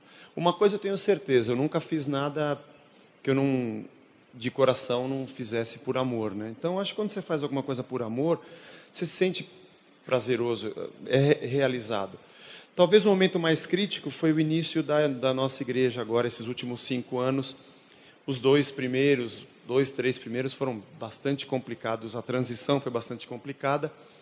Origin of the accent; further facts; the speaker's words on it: São Paulo, Brazil; menino pobre, vindo do Nordeste, barriga d'água, joelho bola, cabeça grande, magro, nasci no Ipiranga. Meu pai é filho de italianos, imigrantes, minha mãe filha de mineiros